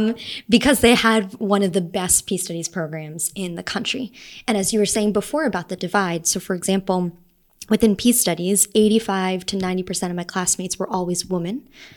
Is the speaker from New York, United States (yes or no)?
yes; New York City, New York, United States; also born or lived in Salt Lake City; I was born in Salt Lake, but I grew up mostly in New York City and on Long Island.